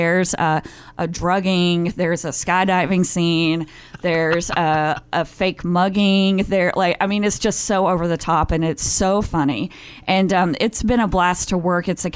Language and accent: English; Alabama, United States; also born or lived in New York; I lived in New York for 8 years, and before that, I'm from the South. I'm originally from Alabama, and I went to school at a college in Georgia